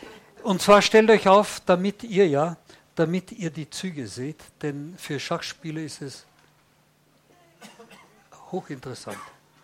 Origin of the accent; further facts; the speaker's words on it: Vienna, Austria; ich bin ja Wiener, ich bin ja stolz, Wiener zu sein